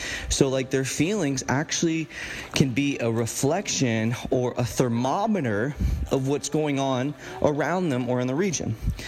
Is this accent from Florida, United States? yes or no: yes; Tampa, Florida, United States; So, for example, I'm from Tampa, Florida. It got to the point, guys, where you could blindfold me and I would know where I was at in Tampa based on what I felt.